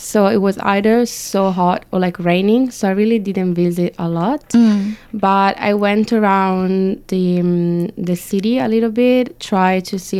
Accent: Italy; Look, it's fine, like I'm from Italy, we have problems too.

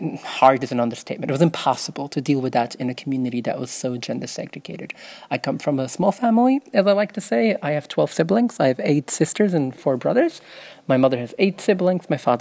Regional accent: Brooklyn, New York, United States; I grew up in Williamsburg in Brooklyn, New York. I grew up in an ultra-Orthodox Hasidic Jewish community

